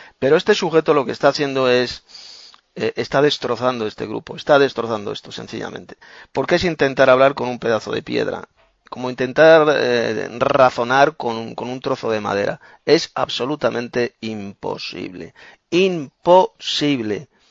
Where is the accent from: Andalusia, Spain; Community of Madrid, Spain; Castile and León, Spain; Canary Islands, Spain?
Community of Madrid, Spain; Madrid; de Madrid, España.